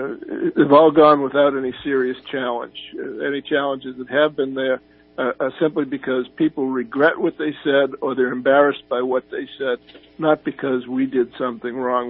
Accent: Boston, Massachusetts, United States; also born or lived in Texas; now in Indiana, United States; Originally from Boston, and I'm living in Indiana now, but originally from Boston, and I've never lost my accent.

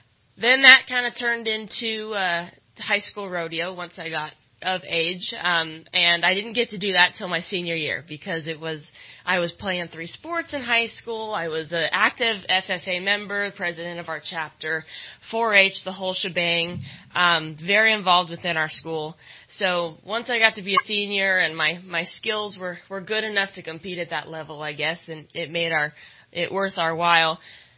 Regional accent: Lewiston, California, United States; I was born and raised in Trinity County in Lewiston, California.

